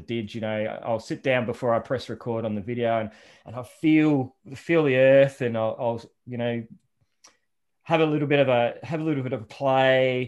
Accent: Adelaide, South Australia, Australia; But I guess, I grew up in Adelaide and life really changed for me when I picked up a guitar.

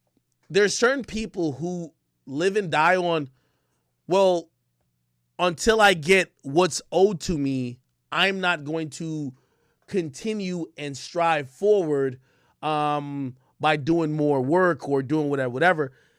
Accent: Jamaica; born there; I was born in Jamaica, you know what I mean, which is Jamaica's a colony of, you know, the UK.

